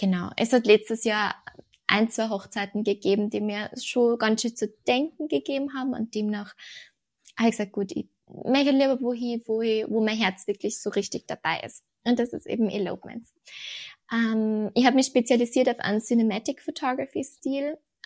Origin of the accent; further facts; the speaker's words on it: Melk, Lower Austria, Austria; ich bin aus Österreich, genauer gesagt aus Niederösterreich im Melk